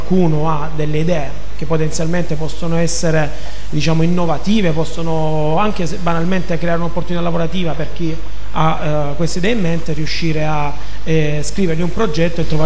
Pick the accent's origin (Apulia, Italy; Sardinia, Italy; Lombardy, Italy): Apulia, Italy; Lecce; Io sono di Lecce, sono di San Pio, sono nato, cresciuto, ho studiato nell'Università del Salento